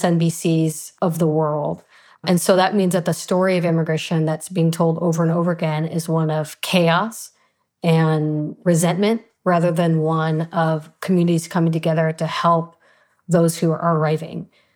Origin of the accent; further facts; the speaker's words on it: Texas, United States; Well, I was too young to know this was going on, but I'm from Texas.